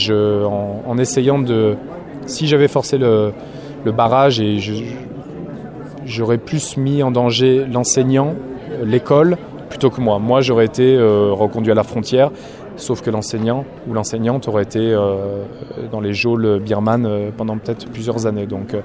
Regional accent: Rouen, Normandy, France; Je suis originaire de la Loire, de Rouen exactement, issu d'une famille modeste. Mes grands-parents travaillaient dans les bonneteries, parce que Rouen était une grande ville de textile il y a bien, bien longtemps.

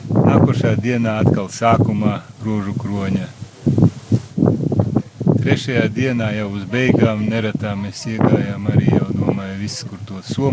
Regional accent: Ilūkste, Augšdaugava Municipality, Latvia; No Ilūkstes.

